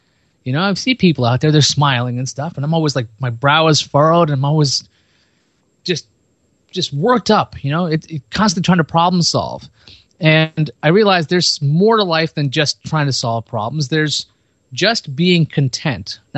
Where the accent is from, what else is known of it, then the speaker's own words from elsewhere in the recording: Queens, New York, United States; I'm a guy from Queens.